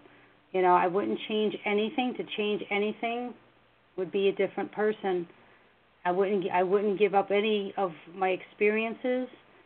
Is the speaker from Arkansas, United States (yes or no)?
no; Brooklyn, New York, United States; You know, I'm from Brooklyn, so back in the day